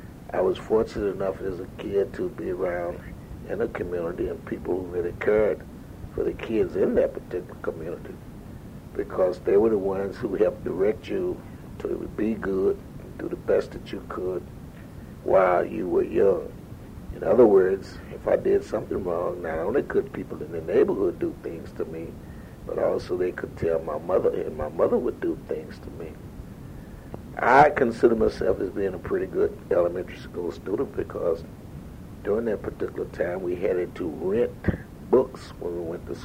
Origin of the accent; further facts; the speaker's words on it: Durham, North Carolina, United States; I'm a native of Durham, North Carolina, and I grew up, and I don't know whether you know where it is or not, but if you know where Northgate Mall is, I was born and raised in that particular vicinity.